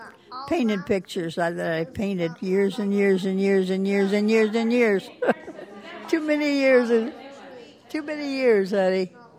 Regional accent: Kansas City, Missouri, United States; I'm from Kansas City, Missouri.

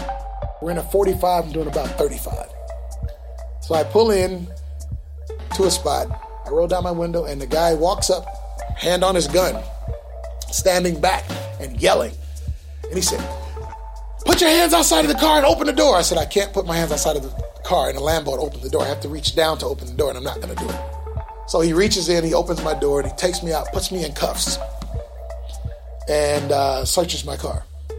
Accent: Seattle, Washington, United States; born and raised in C-Town. I lived in every project there was except Yesler Terrace.

